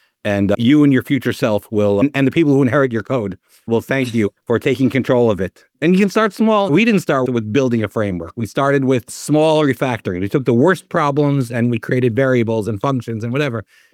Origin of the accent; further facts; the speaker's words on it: New York, United States; now in Israel; I'm originally from New York. I'm living in Israel.